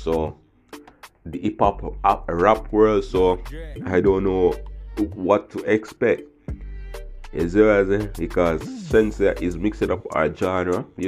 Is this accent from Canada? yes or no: no; Jamaica; As you know, I'm a Jamaican. A lot of Jamaicans won't support it.